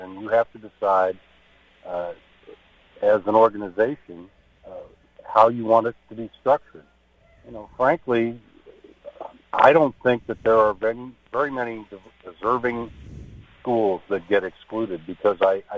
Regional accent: Maryland, United States; born there; I mean, I was born in Maryland.

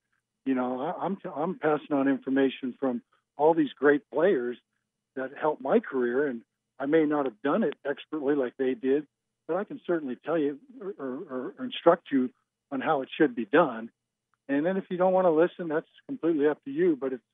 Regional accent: California, United States; I came out to Clarinda from California, from St. Mary's College

